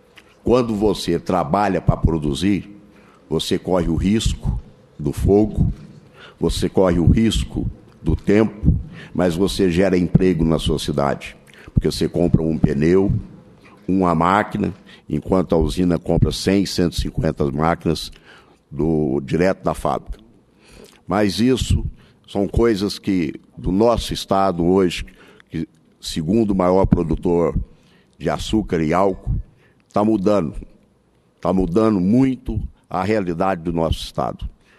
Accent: Goiânia, Goiás, Brazil; sou de Goiânia, de uma família tradicional. Um homem do campo, que mora exclusivamente na fazenda e vivo exclusivamente da zona rural.

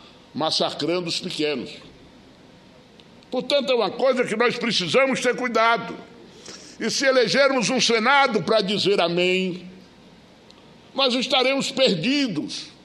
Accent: Piauí, Brazil; eu sou do Piauí.

